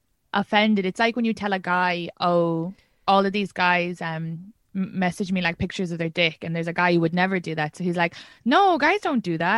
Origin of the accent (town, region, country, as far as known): Kildare, Ireland